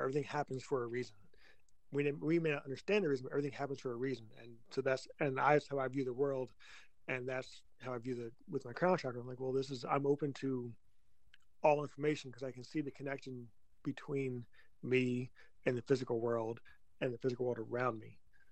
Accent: Pennsylvania, United States; born there; also born or lived in North Carolina; Now, I was born out in Western Pennsylvania, which are some of the friendliest people you'll ever meet in your life. And then I moved to North Carolina for a couple of years

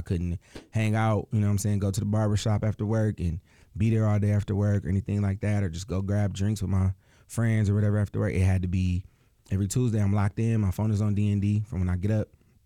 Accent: Lansing, Michigan, United States; So originally, I mean, I'm from Lansing.

